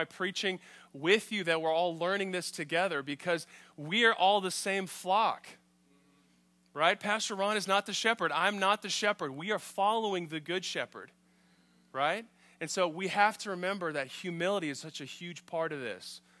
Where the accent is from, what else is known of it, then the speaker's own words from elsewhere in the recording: New Zealand; I grew up in New Zealand. So when I was 8 years old, my family moved to New Zealand, which is down by Australia. It's on the other side of the Pacific.